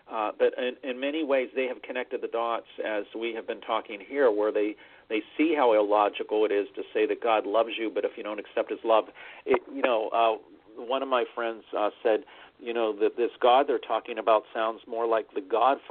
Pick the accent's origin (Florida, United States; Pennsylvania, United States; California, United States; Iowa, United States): Pennsylvania, United States; Pittsburgh; I grew up in Pennsylvania, pretty close to a couple hours from Lake Erie in Pittsburgh